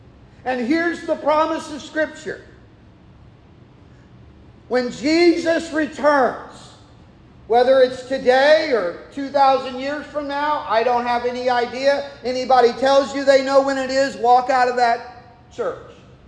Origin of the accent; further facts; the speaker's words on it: Montgomery, Alabama, United States; born there; I was born in Montgomery, Alabama.